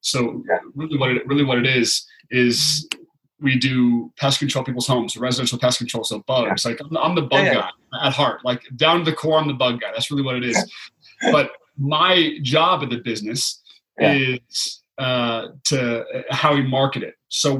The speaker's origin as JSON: {"language": "English", "town": "Beaverton", "region": "Oregon", "country": "United States", "tie": "born or raised there", "said": "Obviously I'm very biased at Nike because that's where I grew up in Beaverton, Oregon."}